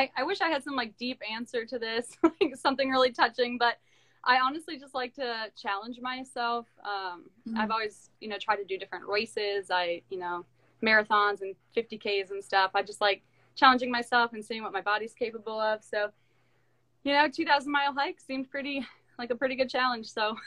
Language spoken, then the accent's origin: English; Columbus, Ohio, United States; And we are from Ohio, Columbus, Ohio.